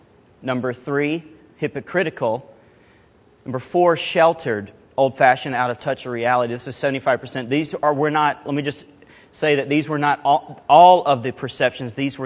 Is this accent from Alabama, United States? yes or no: yes; Alabama, United States; and I speak redneck, so this is why I was invited to there. I grew up in Alabama